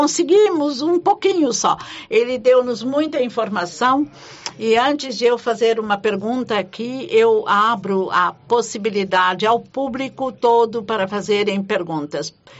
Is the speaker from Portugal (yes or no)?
no; Bavaria, Germany; Portuguese is a second language; eu sou da região de Nürnberg e tive várias vezes em Manaus.